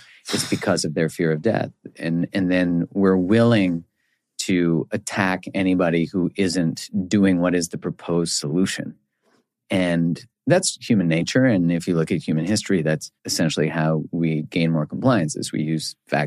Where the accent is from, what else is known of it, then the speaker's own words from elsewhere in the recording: Canada; I mean, I'm from Canada